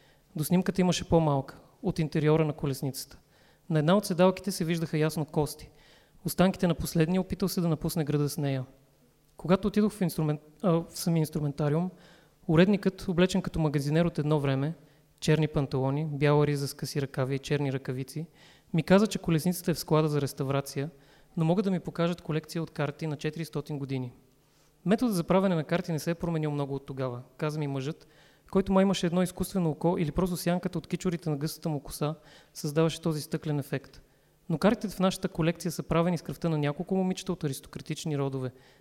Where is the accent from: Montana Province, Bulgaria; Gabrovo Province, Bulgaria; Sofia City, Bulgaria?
Sofia City, Bulgaria; Sofia; и съм от София